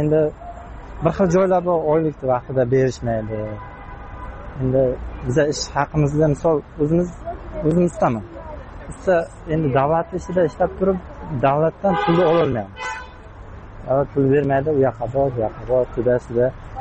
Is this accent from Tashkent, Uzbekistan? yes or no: no; Qashqadaryo Region, Uzbekistan; Biz o'zim Qashqadaryodanman.